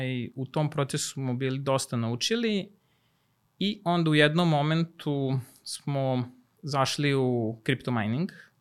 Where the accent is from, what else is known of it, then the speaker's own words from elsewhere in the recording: Novi Sad, Vojvodina, Serbia; dolazim iz Novog Sada